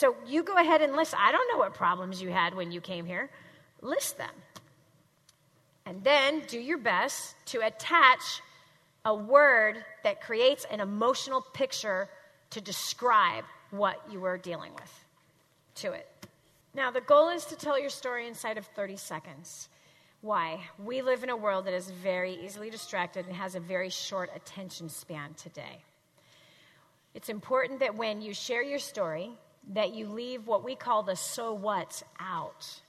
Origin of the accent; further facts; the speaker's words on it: Redondo Beach, California, United States; I grew up, and I grew up on Grant Avenue. It's just right down the street here, right near Redondo Beach. It's Grant Avenue, really busy street.